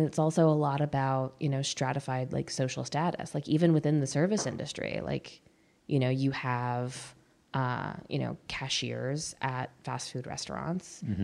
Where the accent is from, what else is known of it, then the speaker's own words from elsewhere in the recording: New York, United States; I talk about being a soldier's daughter. I talk about being a New Yorker.